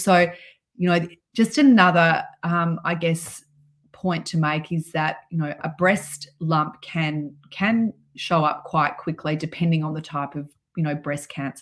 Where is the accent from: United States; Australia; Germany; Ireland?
Australia; Melbourne, Victoria; as a teenager growing up in Melbourne in the 80s.